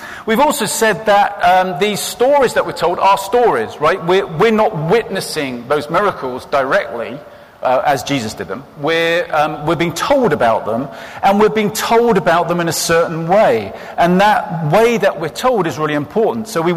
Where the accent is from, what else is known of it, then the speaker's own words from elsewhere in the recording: England, United Kingdom; I think it may be something to do with growing up in England.